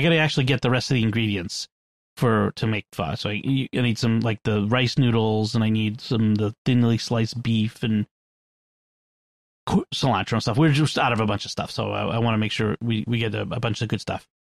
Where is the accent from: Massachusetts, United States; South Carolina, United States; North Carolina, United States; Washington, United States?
Massachusetts, United States; Boston; because I'm from Boston. I'm a New Englander, you know, you just deal with it.